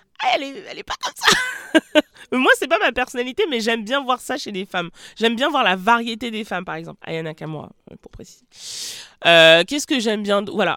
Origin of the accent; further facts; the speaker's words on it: Cameroon; Moi, je suis camerounaise en plus.